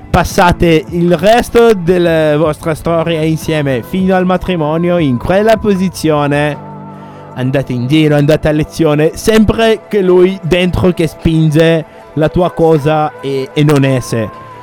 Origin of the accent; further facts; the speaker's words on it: Germany; almeno nel mio paese, in Germania